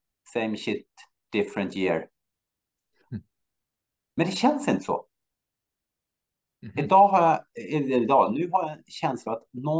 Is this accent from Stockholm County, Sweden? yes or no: yes; Gustavsberg, Stockholm County, Sweden; jag är från Stockholm, jag är från en ort som heter Gustavsberg. Ligger 20 kilometer utanför Stockholm